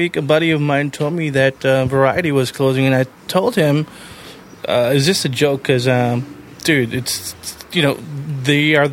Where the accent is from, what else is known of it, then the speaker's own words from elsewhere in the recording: California, United States; now in Chicago, United States; because I grew up in California, I moved here because my mom